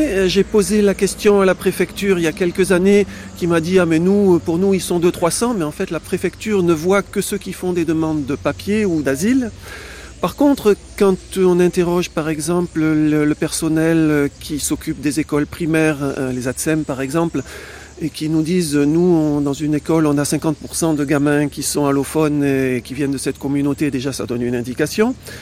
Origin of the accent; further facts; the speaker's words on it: Beaucaire, Occitanie, France; j'habite à Beaucaire depuis toujours. Je suis né à Beaucaire et je suis informaticien et conseiller municipal.